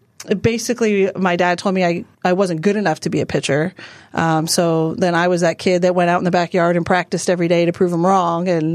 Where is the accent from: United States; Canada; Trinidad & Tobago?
Canada; Growing up in Canada playing sports